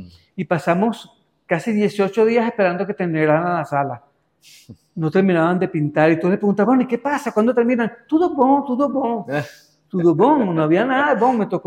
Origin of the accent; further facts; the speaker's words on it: Caracas, Capital District, Venezuela; Y vengo de Caracas. Además era para mí un reto porque yo vengo de una tradición plástica, la venezolana